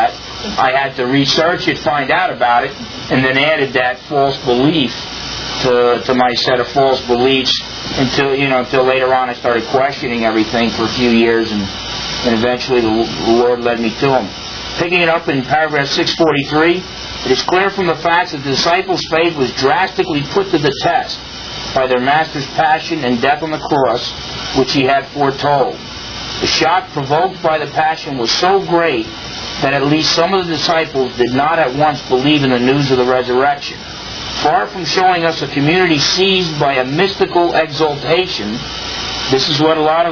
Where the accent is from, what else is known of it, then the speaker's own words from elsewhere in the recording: New Jersey, United States; when I was a kid growing up in Jersey, that's all my Protestant friends told me about